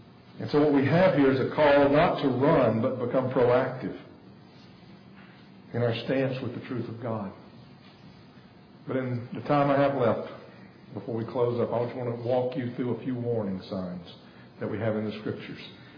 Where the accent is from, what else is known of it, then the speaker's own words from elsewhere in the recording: North Augusta, South Carolina, United States; all little shacks all along the area that I grew up in North Augusta.